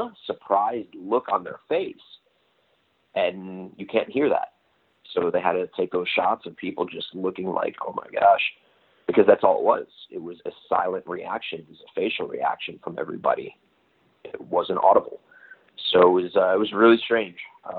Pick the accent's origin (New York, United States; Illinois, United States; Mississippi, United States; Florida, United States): Illinois, United States; Chicago; some of my favorites were, of course, Punk and Cena at Money in the Bank, my hometown of Chicago.